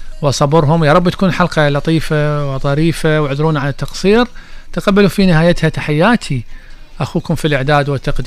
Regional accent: Iraq; وهي هاي مشكلتنا الازليه هسه اللي عندنا في العراق

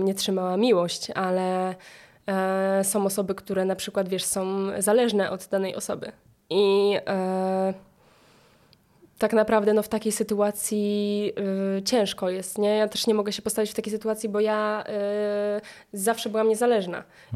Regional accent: Greater Poland Voivodeship, Poland; u mnie w Wielkopolsce się tak mówi

